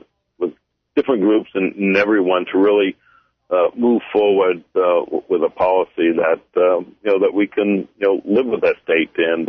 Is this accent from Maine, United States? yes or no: yes; Maine, United States; I'm committed to the state of Maine. I was born and raised in the Katahdin region, plan on retiring in the Katahdin region.